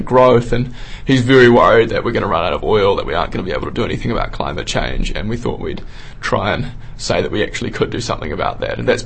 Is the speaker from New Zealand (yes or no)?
yes; South Island, New Zealand; living in the South Island, growing up in the South Island, I spent a lot of time in Central Otago, tramping in the West Coast